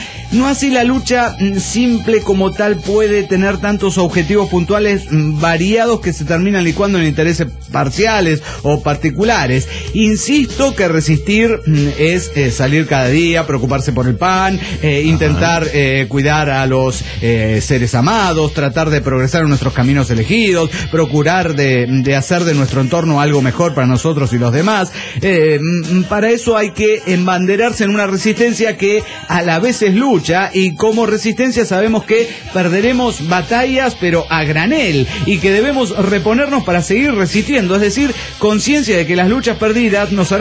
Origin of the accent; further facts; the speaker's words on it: Mexico; yo no soy de aquí, ni soy de allá, llego aquí, en realidad soy de México